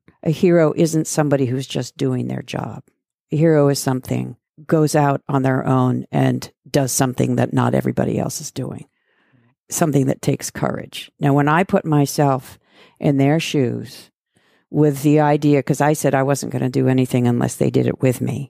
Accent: Montana, United States; There's still, like, we're from Montana

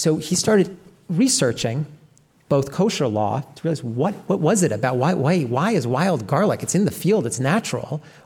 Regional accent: New York, United States; because I come from the Lower Hudson Valley.

